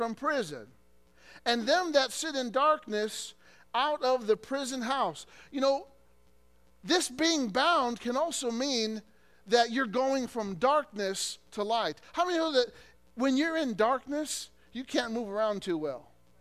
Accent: Illinois, United States; In my home state, in Illinois, there's a place called Starved Rock.

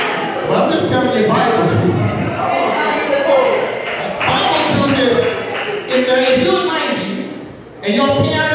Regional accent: Atlanta, Georgia, United States; Well, I grew up down in Georgia, Atlanta.

